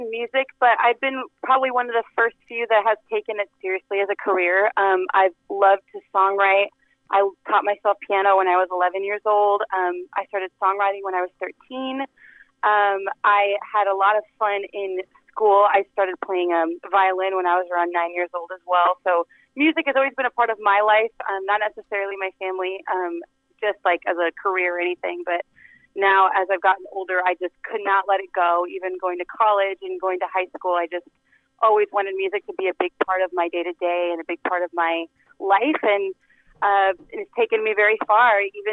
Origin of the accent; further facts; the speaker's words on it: Des Moines, Iowa, United States; also born or lived in Florida; So I was born in Florida, but I moved to Des Moines when I was about 4 years old with my family. My parents are Colombian immigrants, so I'm a Colombian American Iowa resident, and I've grown up in Iowa